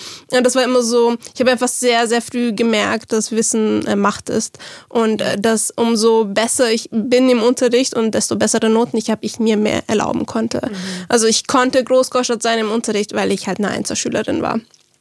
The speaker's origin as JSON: {"language": "German", "country": "Germany", "tie": "born there", "said": "Albanerin und Viertel Bosnierin, aber ich kann halt nur Türkisch. Es ist so, und ich bin in Deutschland geboren und jetzt lebe ich hier"}